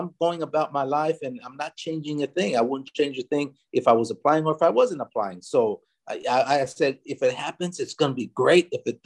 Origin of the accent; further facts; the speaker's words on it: Stockton, California, United States; the Jose Hernandez Reaching for the Stars Foundation, in my hometown of Stockton